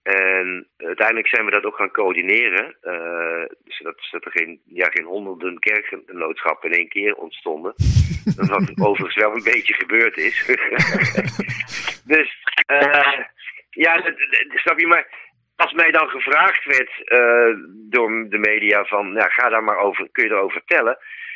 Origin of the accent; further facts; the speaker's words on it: Utrecht, Netherlands; Ik kom dan zelf uit Utrecht.